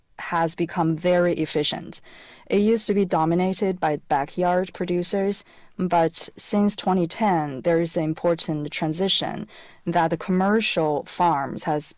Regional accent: Taiyuan, Shanxi, China; I grew up in Shanxi, in the capital city called Taiyuan. Mm-hmm. It is a coal province, a very conservative city, very conservative province.

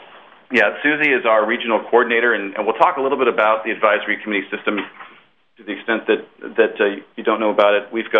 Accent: Juneau, Alaska, United States; now in Seattle, United States; I'm from Juneau, born there.

